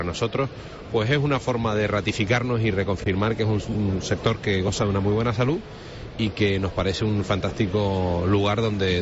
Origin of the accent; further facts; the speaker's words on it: Canary Islands, Spain; siendo los dos canarios nos cueste más coger un winter de 30 minutos que un avión de largo radio